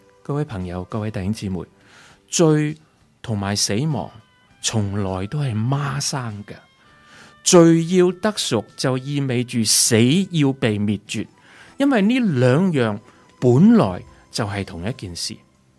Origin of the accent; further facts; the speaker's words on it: China; 我们中国人都是行阴历的